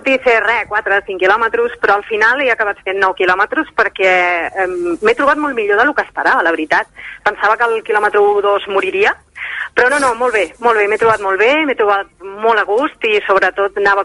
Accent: Abrera, Catalonia, Spain; Soc d'Abrera.

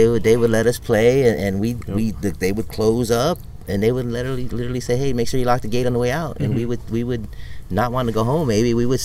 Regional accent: East Stockton, United States; You asked where I was from, you know, growing up in East Stockton and going to Franklin and Montezuma and Hamilton and golf wasn't something we even thought about.

